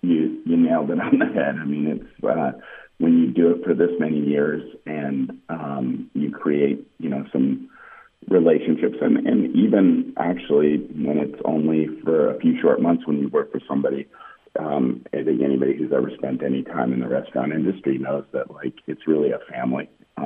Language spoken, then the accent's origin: English; Egypt; I'm originally from Egypt